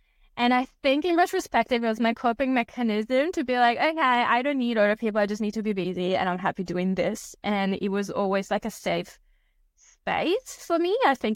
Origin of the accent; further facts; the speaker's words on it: Italy; So when I grew up in Italy has an interesting school system